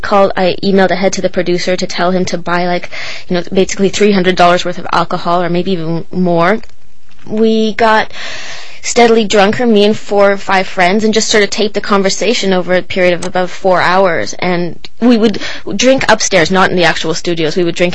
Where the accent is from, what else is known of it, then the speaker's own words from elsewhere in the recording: Toronto, Ontario, Canada; born there; No, I was born in Toronto.